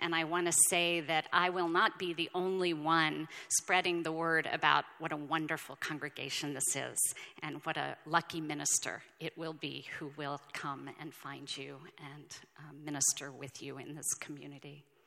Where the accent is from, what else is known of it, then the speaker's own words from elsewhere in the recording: Southern United States, United States; I grew up leading congregations in the South where they don't look anything like this